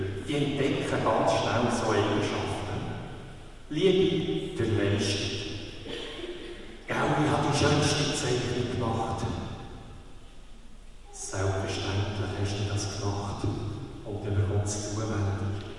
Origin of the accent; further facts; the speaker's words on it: Switzerland; würden wir in dieser Frage den Weltmeisterpreis bekommen als Schweizer.